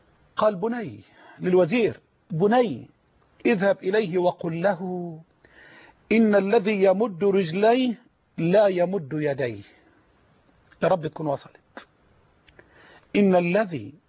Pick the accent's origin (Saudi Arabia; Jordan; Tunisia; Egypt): Egypt; يعني اصلا انا العرف العام جاري عندنا في مصر